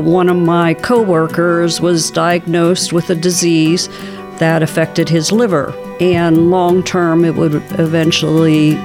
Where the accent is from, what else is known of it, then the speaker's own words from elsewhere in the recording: Pittsburgh, Pennsylvania, United States; Well, I was born on the south side of Pittsburgh, and then my parents relocated to the Mount Washington, Allentown area of the city.